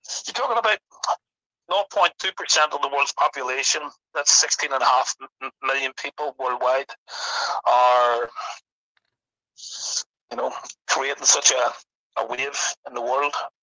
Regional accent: Belfast, Northern Ireland, United Kingdom; Growing up in Belfast, you just see straight through it, mate.

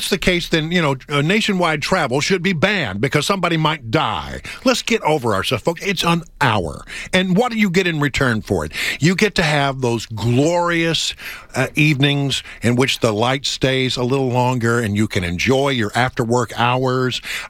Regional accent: Texas, United States; It was great to have those evenings where the sun lingered on the western time zone where I grew up in West Texas.

